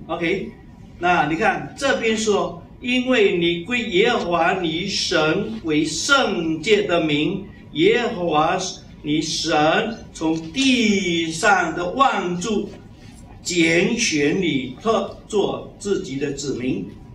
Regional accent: Fuzhou, Fujian, China; 我们福州人哈，我们福州人吃的跟人家有一些一套一些菜啊，什么东西都很特别的。

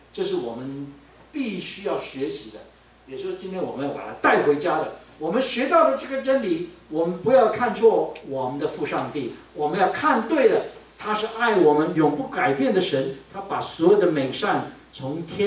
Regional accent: China; 这是我们中国人创造一个最棒的一种所谓的计时器啊

